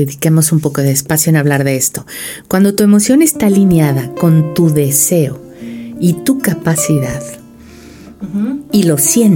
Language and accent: Spanish; Mexico; este tiempo que llevamos aquí viviendo como mexicanas, ¿no?